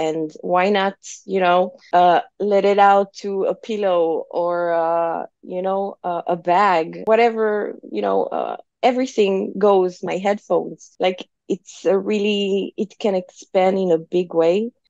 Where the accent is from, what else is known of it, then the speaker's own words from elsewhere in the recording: France; because I'm from France originally, so I do have family there, friends who have connections.